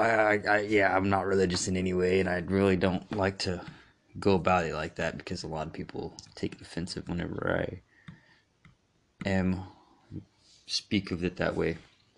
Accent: Bible Belt, United States; And yeah, I grew up in the Bible Belt of America, so I grew up really Christian

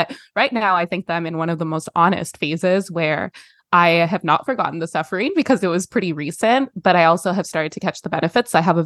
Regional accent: Canada; now in United States; because, like, I'm Canadian.

